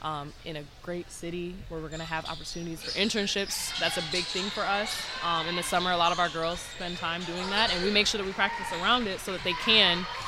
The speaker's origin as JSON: {"language": "English", "region": "Michigan", "country": "United States", "said": "being from the Midwest, like I said, I'm from Michigan, so it's a bit different speed to me"}